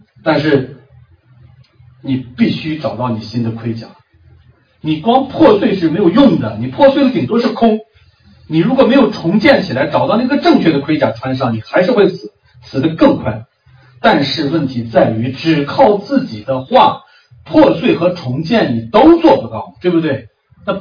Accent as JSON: {"language": "Chinese", "country": "China", "said": "你我都是中国人。"}